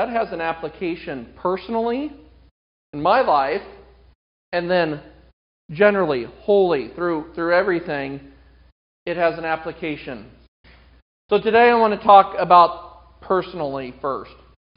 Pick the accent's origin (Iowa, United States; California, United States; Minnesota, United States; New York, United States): Iowa, United States; We're from Iowa.